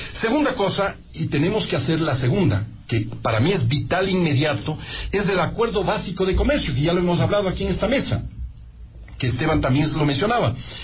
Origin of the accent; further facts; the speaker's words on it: Ecuador; Como ecuatoriano, mira, en la última campaña política